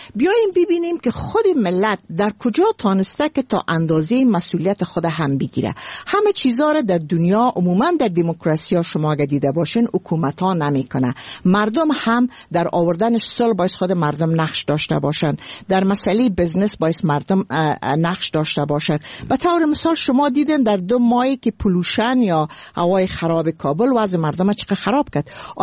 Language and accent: Persian; Afghanistan; ما از افغانستان قدیم هستم و ما از افغانستان هستم